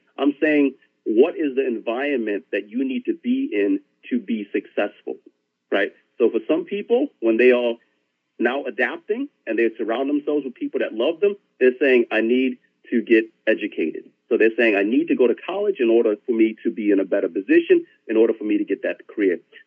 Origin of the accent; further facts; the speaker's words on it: Syracuse, New York, United States; Well, it's interesting because I'm from Syracuse, New York, right? Syracuse is known as a salt city because we had salt mines, right?